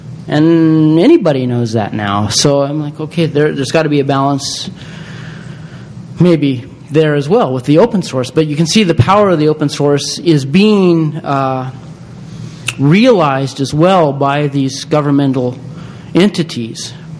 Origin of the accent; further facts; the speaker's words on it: Boise, Idaho, United States; We're both from Boise here.